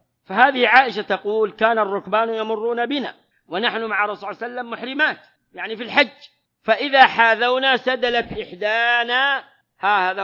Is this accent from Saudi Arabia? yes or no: yes; Saudi Arabia; هذه كلها تسميات عندنا في المملكة العربية السعودية مشهورة